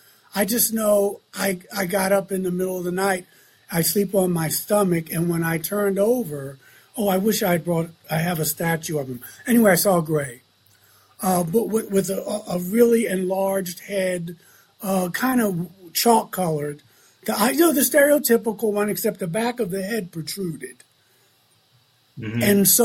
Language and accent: English; Baltimore, Maryland, United States; I remember someone asking me when I was a youth growing up in Baltimore.